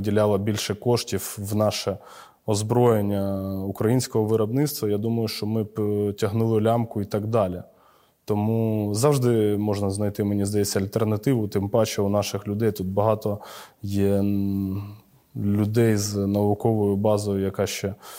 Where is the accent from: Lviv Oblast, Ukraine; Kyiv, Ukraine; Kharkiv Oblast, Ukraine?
Kyiv, Ukraine; я ж виріс і жив на Нивках